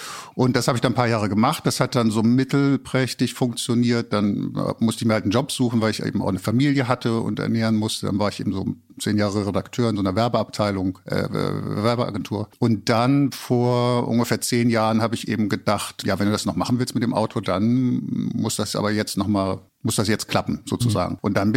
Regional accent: Hamburg, Germany; Ich bin halt hier in Hamburg aufgewachsen und habe so eine Kinosozialisation.

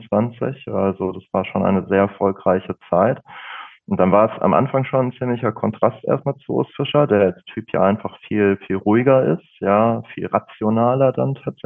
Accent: Aurich, Lower Saxony, Germany; Und ein paar Jahre später hat dann der HSV in Aurich gespielt. Das ist mein Heimatort.

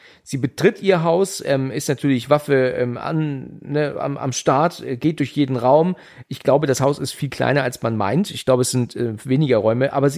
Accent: Hesse, Germany; Ich komme aus der Nähe von Frankfurt eigentlich.

